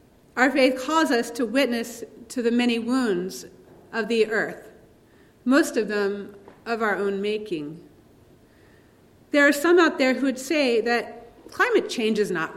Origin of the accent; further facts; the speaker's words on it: the South, United States; One thing I like about Rachel Held Evans is that she speaks from her Southern perspective, and I'm a Southerner too.